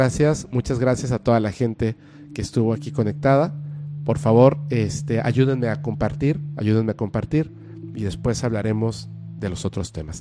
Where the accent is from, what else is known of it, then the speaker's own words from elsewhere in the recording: Tepoztlán, Morelos, Mexico; deberías de visitar mi pueblo Tepoztlán